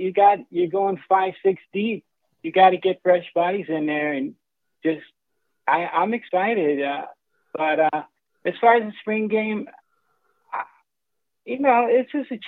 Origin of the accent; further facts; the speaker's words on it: Fostoria, Ohio, United States; Cape came to my hometown when I was a football manager, and I didn't get to go to the game, Fostoria, but they played Fostoria in the playoffs.